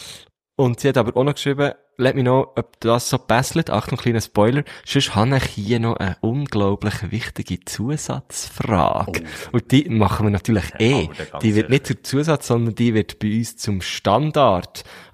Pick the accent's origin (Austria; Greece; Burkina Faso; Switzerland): Switzerland; ich, als richtiger Schweizer.